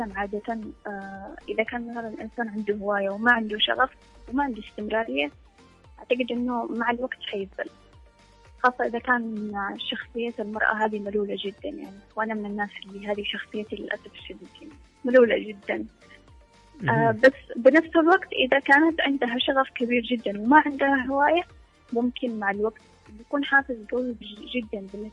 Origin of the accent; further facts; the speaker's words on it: Yemen; احنا بالنسبة لنا كيمنية وكاتبة كيمنية يعني من قلب المعاناة بنكتب،